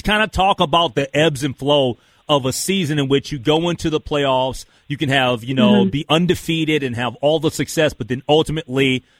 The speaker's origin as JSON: {"language": "English", "region": "Minnesota", "country": "United States", "said": "You know, I mean, like I'm a Minnesotan at heart, but it's all good."}